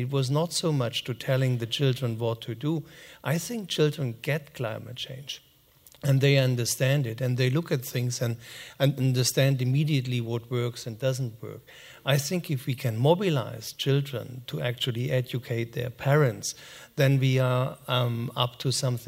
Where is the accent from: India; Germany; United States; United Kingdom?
Germany; English is a second language; I'm German, as you can say, from my accent.